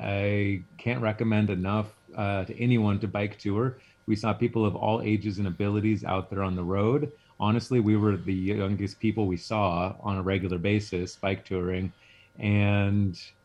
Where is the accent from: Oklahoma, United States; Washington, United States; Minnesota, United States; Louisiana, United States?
Washington, United States; Port Townsend; For me, I grew up in Port Townsend and have had a hard time imagining myself living outside of a town or a city.